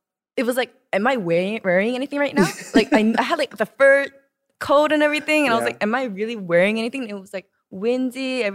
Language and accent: English; Glendale, California, United States; But I was mostly in Glendale, in the Valley area.